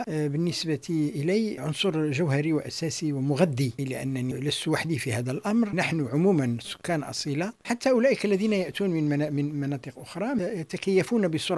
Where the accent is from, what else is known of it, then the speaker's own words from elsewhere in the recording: Morocco; فأنا أعتبر نفسي جبليا مدينيا، ولكن في نفس الوقت أنا رباطي أيضا، وأنا فاسي وخريبجي.